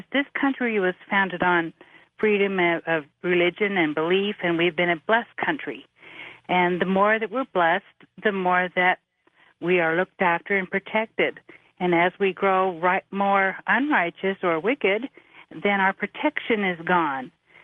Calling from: Ogden, Utah, United States; I'm calling from Ogden, Utah.

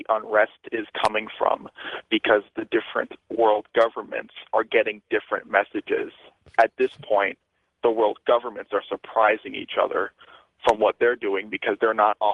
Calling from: Georgia, United States; Currently, I'm calling from Georgia, but I'm heading south.

